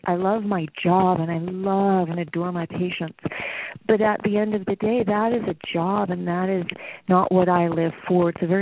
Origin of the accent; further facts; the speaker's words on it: Salt Lake City, Utah, United States; now in Las Vegas, United States; No, actually, I grew up in Salt Lake City, Utah.